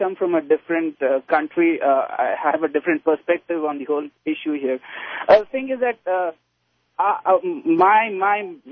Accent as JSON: {"language": "English", "country": "India", "second_language": "English", "moved": "as an adult", "said": "I come from India. I served in the army and I had Christian troops."}